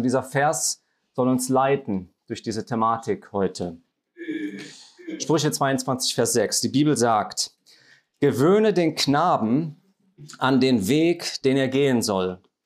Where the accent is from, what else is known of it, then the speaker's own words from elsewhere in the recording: North Rhine-Westphalia, Germany; accent: Rhenish; now in Black Forest, Germany; Wie man hört an meiner Aussprache, ich komme nicht aus dem Schwarzwald, sondern mehr aus dem Kölner Raum, aus dem Rheinischen. Und bin jetzt aber seit fast jetzt genau in einer Woche, 2 Jahren jetzt im Schwarzwald, im Nordschwarzwald.